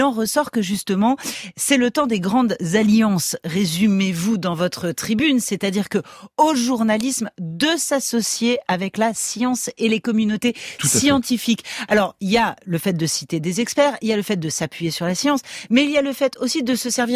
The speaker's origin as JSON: {"language": "French", "country": "France", "said": "chez nous, en France"}